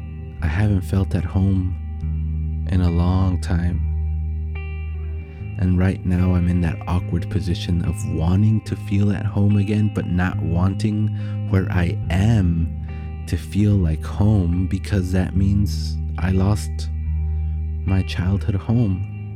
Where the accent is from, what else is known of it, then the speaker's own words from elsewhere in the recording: El Paso, Texas, United States; moved away; But I was always from El Paso. I never stopped saying that. I mean, I still say that. I still refer to El Paso as home